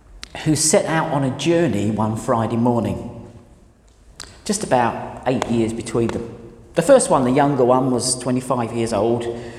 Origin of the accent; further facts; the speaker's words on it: Southend-on-Sea, East of England, United Kingdom; Did you know Southend is my hometown?